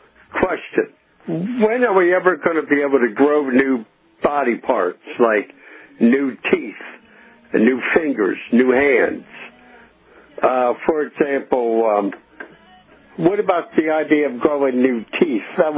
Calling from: Eldersburg, Maryland, United States; I'm calling from Maryland, from Eldersburg, Maryland.

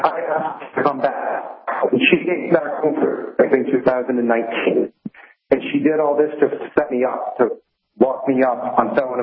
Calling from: New Hampshire, United States; So throughout the time they have passed here in Merrimack County

